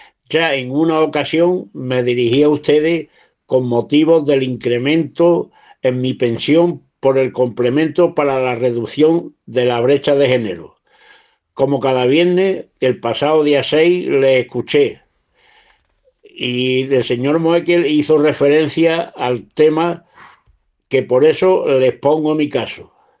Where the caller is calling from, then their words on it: Alájar, Andalusia, Spain; de Alájar, en la Sierra de Huelva, donde está la peña de Arias Montano